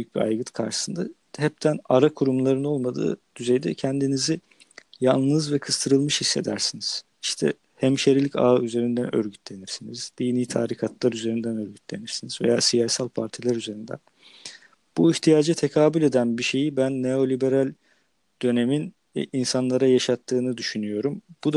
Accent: İzmit, Kocaeli, Turkey; Örneğin ben İzmitliyim.

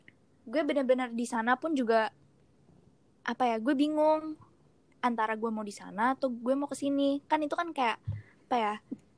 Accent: Malang, East Java, Indonesia; Iya, pokoknya gue tuh dari Malang.

